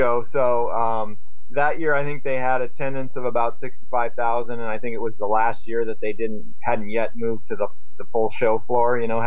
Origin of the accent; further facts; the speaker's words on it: Portland, Oregon, United States; I mean, I'm from Portland, Oregon. And so there's a local show here every November.